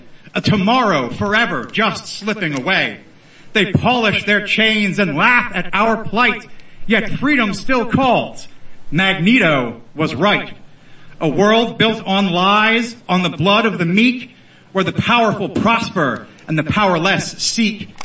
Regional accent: Harrisburg, Pennsylvania, United States; moved away as an adult; now in New Zealand; I'm from the state of Pennsylvania, the city of Harrisburg

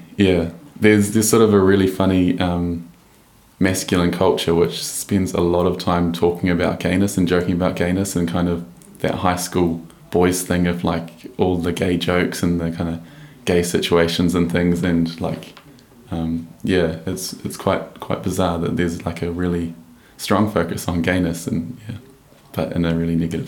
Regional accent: Taumarunui, Manawatū-Whanganui, New Zealand; now in Drury, New Zealand; I grew up in Taumarunui, which is a small town near Mount Ruapehu National Park sort of area, but currently live in Drury because my partner works in Auckland, so it's kind of halfway between Hamilton and Auckland.

